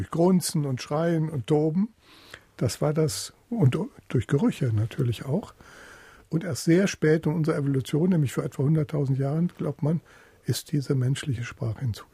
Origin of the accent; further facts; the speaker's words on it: Kassel, Hesse, Germany; also born or lived in Fulda; In Kassel bin ich aufgewachsen und Kassel und Fulda bin ich zur Schule gegangen.